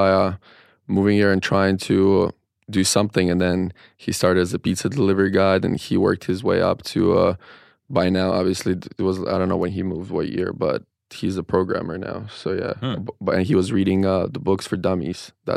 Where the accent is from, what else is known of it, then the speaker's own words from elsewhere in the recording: Odesa, Odesa Oblast, Ukraine; also born or lived in Russia; I was born in Russia and raised in Ukraine at Odessa Mama.